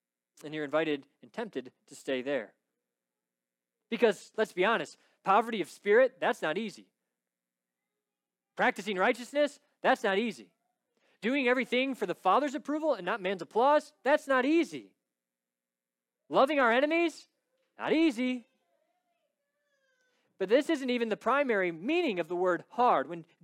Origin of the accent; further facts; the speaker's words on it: Detroit, Michigan, United States; this street is much like the highways that I grew up near in Metro Detroit, where you've got 4, 5, 6 lanes of traffic.